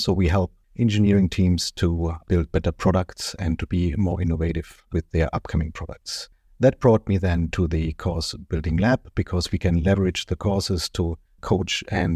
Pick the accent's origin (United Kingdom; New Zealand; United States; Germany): Germany; English is a second language; You might hear it from my accent. I'm born and raised in Germany.